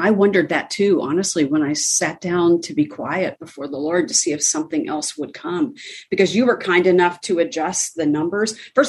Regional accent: Pennsylvania, United States; born there; I think because I came from a family that wasn't a Christian family. I was born in Pennsylvania and we were pleasant pagans.

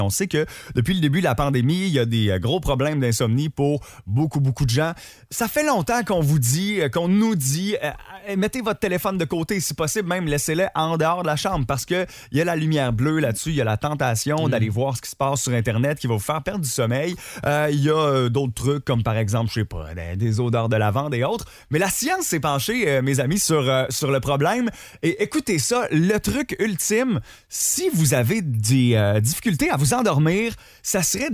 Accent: Magog, Quebec, Canada; Moi, je viens de Magog.

